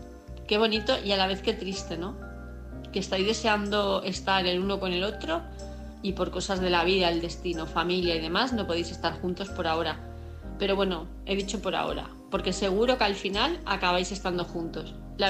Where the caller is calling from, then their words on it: Palma de Mallorca, Balearic Islands, Spain; de Palma de Mallorca